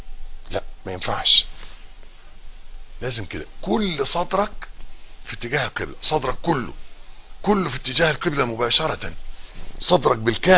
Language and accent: Arabic; Egypt; بيقولوا عيبنا احنا كمصريين ان احنا بنتكلم من مناخيرنا، بنتكلمش من بقنا